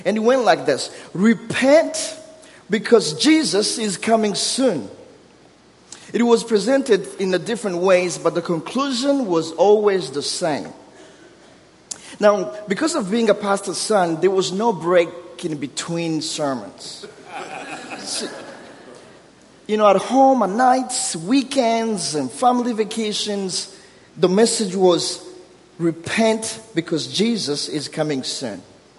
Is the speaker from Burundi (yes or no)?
yes; Burundi; first language Kirundi; English is a second language; I'm from Africa, so my primary language is Kirundi, and then Swahili, and then Kibembe, and then French. So English somewhere 7 or 8. So I have a thick accent